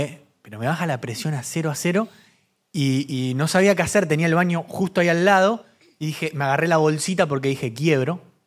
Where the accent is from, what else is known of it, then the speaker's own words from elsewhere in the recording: Argentina; Qué horribles que somos los argentinos en los outlets.